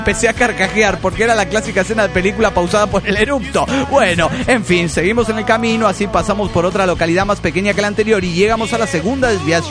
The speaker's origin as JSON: {"language": "Spanish", "town": "Mérida", "region": "Yucatán", "country": "Mexico", "said": "de Mérida, Yucatán, México."}